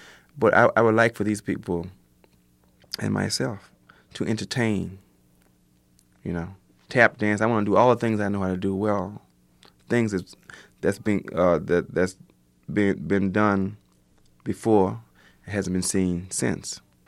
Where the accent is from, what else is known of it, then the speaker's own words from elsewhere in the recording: Mississippi, United States; moved away; Like I say, I'm from Mississippi. And when I moved to the East Coast, they had another attitude about our presentation of music.